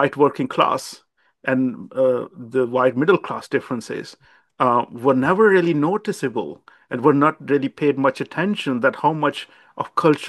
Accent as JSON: {"language": "English", "region": "South East England", "country": "United Kingdom", "said": "So I'm from my home counties."}